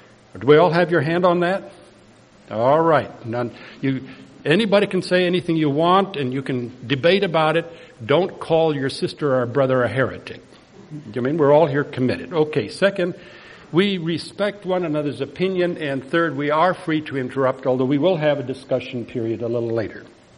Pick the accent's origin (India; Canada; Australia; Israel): India; now in United States; it's MK, Missionary Kid, which is cultural schizophrenia. Born and raised in India, came to the United States and was told that it was home, but for me it was a foreign country. And so now I'm not sure where I live, somewhere in the air